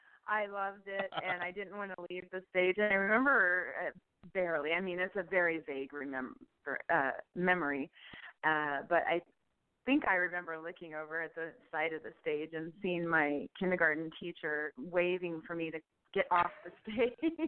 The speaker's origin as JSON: {"language": "English", "region": "California", "country": "United States", "tie": "born or raised there", "also_born_or_lived": "Mobile, Alabama / Fort Walton Beach, Florida", "lives_now": "Las Vegas, United States", "said": "I was born in Mobile, Alabama. And then I lived in Fort Walton Beach, Florida, until I was about 9. And then my family moved to California. Then we moved back and forth between Modesto and Fresno."}